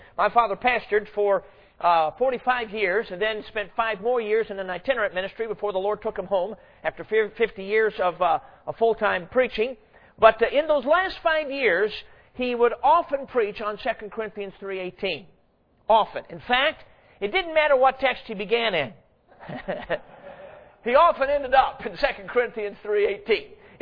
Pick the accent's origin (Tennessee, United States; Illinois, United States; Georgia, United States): Illinois, United States; Chicago; Now, I grew up in Chicago. I'm a city kid through and through